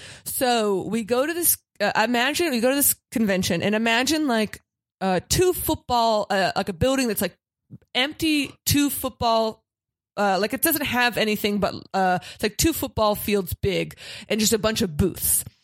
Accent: Pittsburgh, Pennsylvania, United States; before I was in fifth grade, I grew up in Pittsburgh, we had never seen the ocean.

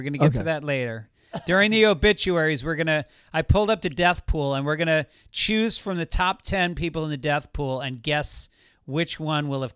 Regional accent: California, United States; And I grew up in California.

